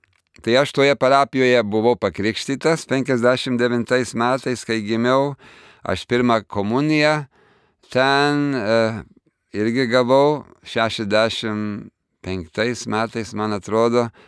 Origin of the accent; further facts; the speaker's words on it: Montreal, Quebec, Canada; Aš gimiau, augau Monrealyje, Kanadoje, iš lietuvių emigrantų šeimos. Ir mano tėtė ir mama gimė, augo Lietuvoje